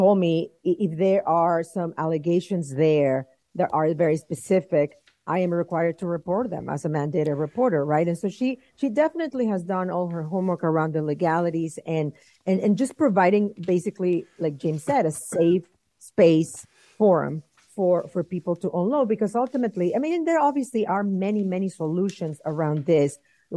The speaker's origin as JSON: {"language": "English", "country": "Mexico", "tie": "born or raised there", "said": "I grew up in Mexico. I know I have family in Mexico."}